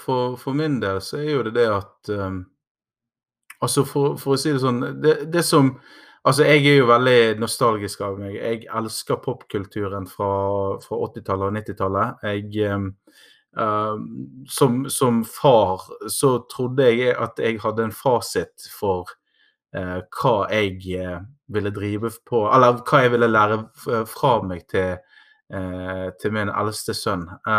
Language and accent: Norwegian; Bergen, Vestland, Norway; der som vi vokste opp da i Olsvik, borutslaget som jeg var tilknyttet til